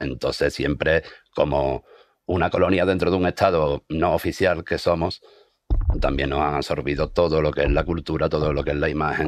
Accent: Andalusia, Spain; nosotros estamos implicados en que somos andaluces y somos andaluces conscientes

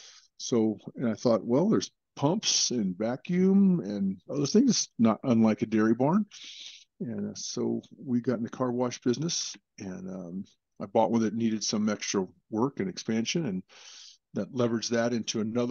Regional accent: Chino, California, United States; So, born and raised in Chino, California, back when it was a big dairy mecca, I guess you could call it.

